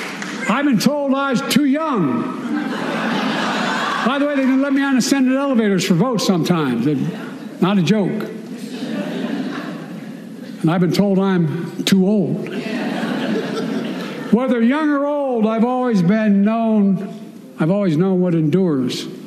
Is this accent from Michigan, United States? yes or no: no; Scranton, Pennsylvania, United States; also born or lived in Claymont, Delaware; I was born amid World War II, when America stood for the freedom of the world. I grew up in Scranton, Pennsylvania, in Claymont, Delaware, among working-class people who built this country.